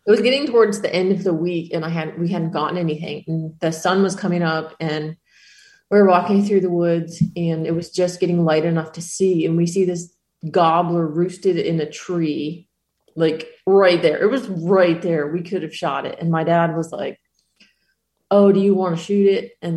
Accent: New Jersey, United States; in New Jersey, where you have to be 10 years old to legally get a hunting license.

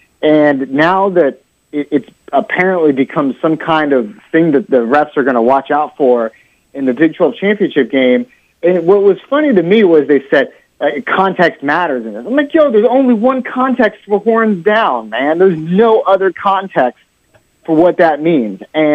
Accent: West Virginia, United States; No, man. I'm from West Virginia.

